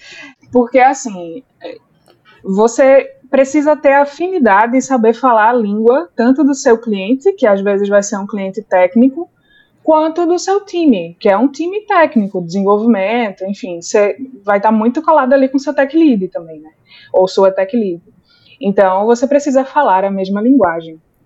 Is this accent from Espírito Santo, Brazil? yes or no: no; Recife, Pernambuco, Brazil; Opa, minha gente, eu sou recifense, engenheira química de formação.